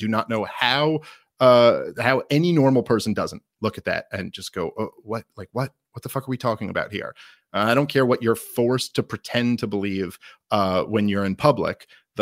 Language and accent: English; Brooklyn, New York, United States; I mean, I'm like, I'm a Jew from Brooklyn.